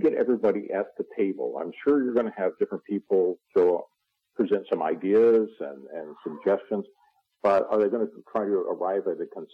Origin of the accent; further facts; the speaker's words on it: Midwest, United States; now in California, United States; Oh, you know, growing up in the Midwest myself, we didn't grow other than what might be in some of our gardens. I think most of what we were getting at the stores was being shipped in from California, where I live now.